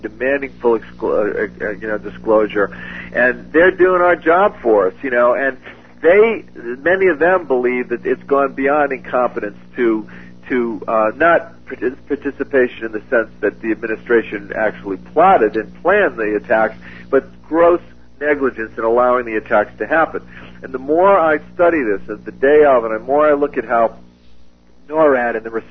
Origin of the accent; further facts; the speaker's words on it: United States; because I'm an American first and a journalist second